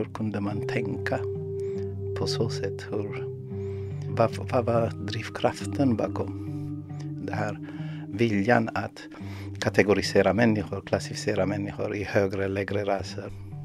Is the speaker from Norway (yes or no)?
no; Ethiopia; moved away as an adult; now in Sweden; Jag har bott i Sverige i 26 år nu. Och jag kom som flykting från Etiopien.